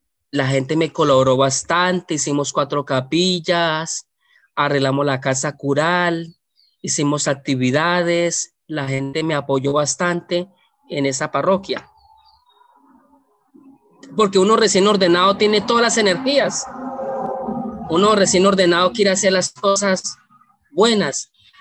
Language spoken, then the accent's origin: Spanish; Natagaima, Tolima, Colombia; Eso queda cerca de mi pueblo, cerca de Natagaima.